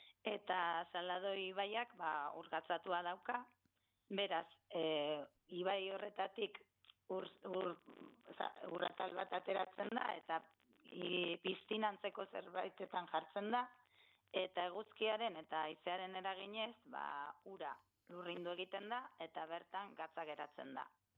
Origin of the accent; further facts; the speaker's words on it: Basque Country, Spain; Ez, ni berez Gezalatz Bailarakoa naiz.